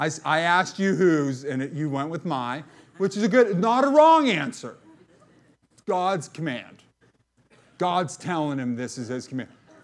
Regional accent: McKeesport, Pennsylvania, United States; Now, I grew up in McKeesport.

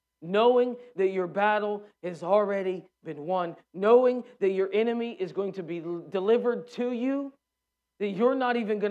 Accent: Georgia, United States; accent: Southern; I almost said it like my southern accent, a little Georgia coming out.

